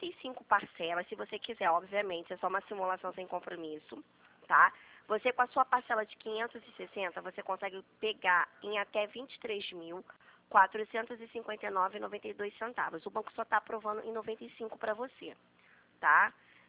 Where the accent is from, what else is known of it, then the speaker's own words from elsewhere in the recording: Rio de Janeiro, Brazil; Eu sou do Rio. A senhora conhece aqui o Largo do Machado? Eu moro mesmo na Baixada.